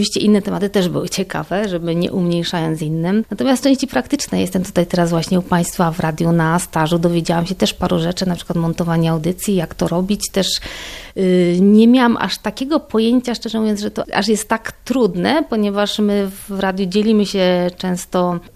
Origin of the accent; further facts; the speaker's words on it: Vienna, Austria; ja osobiście jestem z Wiednia